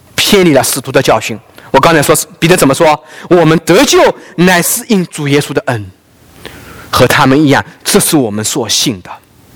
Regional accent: China; 我们来自大陆的弟兄姐妹都有这样的经历吧？

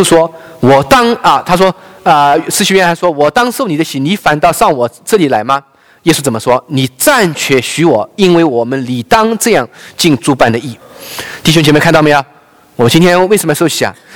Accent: China; 我们大陆人没有这样的规矩啊，没有这样的习惯啊啊

